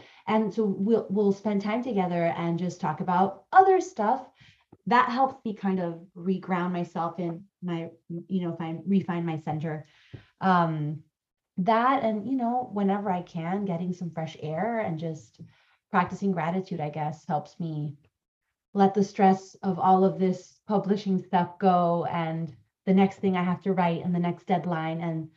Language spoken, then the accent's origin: English; Honduras; first language Spanish; English is a second language; now in New York City, United States; I was born and raised in Honduras. Spanish is my first language as well.